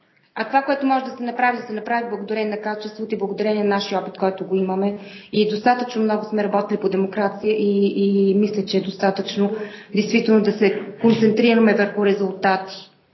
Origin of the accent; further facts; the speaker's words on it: Montana, Montana Province, Bulgaria; also born or lived in Germany / Moscow; now in Brussels, Belgium; Аз съм от Монтана и живея 20 години в Брюксел, преди това съм живяла в Германия и в Москва.